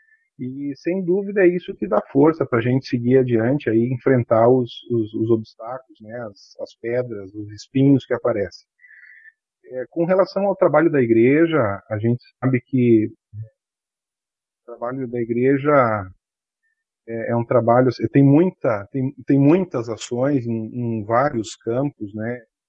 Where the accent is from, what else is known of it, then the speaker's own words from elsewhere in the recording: Santa Maria, Rio Grande do Sul, Brazil; Eu sou de Santa Maria, conhecido como o coração do Rio Grande, né, pela sua localização geográfica. Ela tá bem centralizada aí no Rio Grande do Sul. Sou membro da Congregação Cristo.